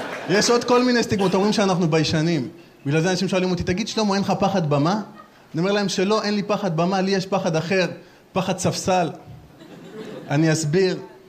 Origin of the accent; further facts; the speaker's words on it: Beersheba, Southern District, Israel; born there; אני נולדתי במקום רחוק וחם, נולדתי בבאר שבע.